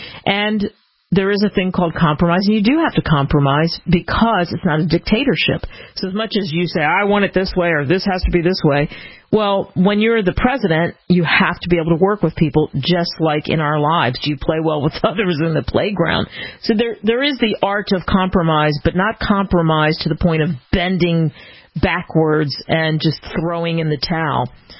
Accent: New Jersey, United States; There's a place where I grew up in New Jersey, South Jersey, Philadelphia area, and it's called Gaetano's

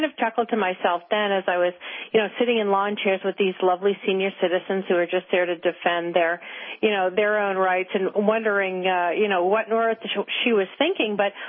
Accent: Boston, Massachusetts, United States; as a Bostonian, I'm very proud that it got absorbed

